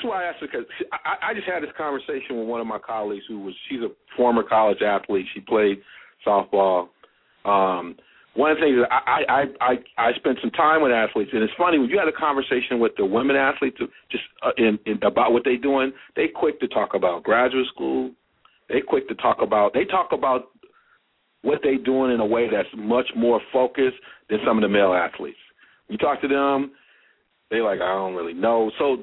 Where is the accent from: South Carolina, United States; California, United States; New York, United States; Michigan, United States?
Michigan, United States; I'm from Michigan, so you always, and Phil from Michigan, you always welcome to the show.